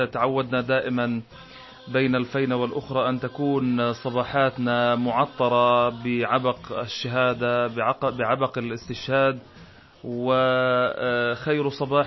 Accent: Palestine; نحن كعائلات فلسطينية وكشعب فلسطيني

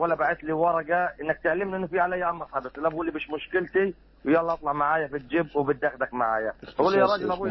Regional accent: Gaza, Gaza Strip, Palestine

